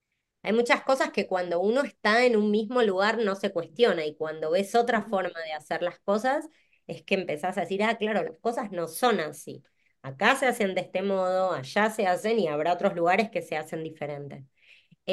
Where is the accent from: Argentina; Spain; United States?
Argentina; Buenos Aires; moved away; había tocado vivir en mi época en Argentina, ¿no? En Buenos Aires, yo vengo de la capital de Argentina.